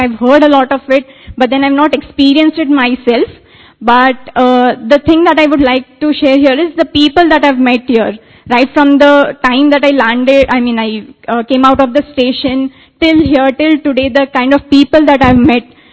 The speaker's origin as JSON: {"language": "English", "town": "Bangalore", "region": "Karnataka", "country": "India", "said": "I come from Bangalore."}